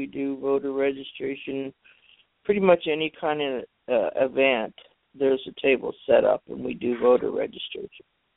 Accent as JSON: {"language": "English", "region": "New Jersey", "country": "United States", "tie": "born there", "said": "He was born in Florida, and I was born in New Jersey, and you know, it was like, okay."}